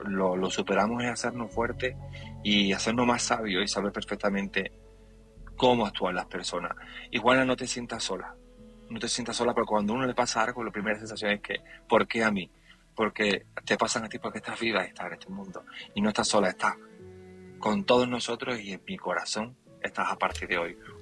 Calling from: Seville, Andalusia, Spain; de Sevilla.

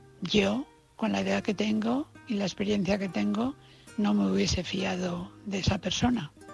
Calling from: Valencia, Valencian Community, Spain; de Valencia.

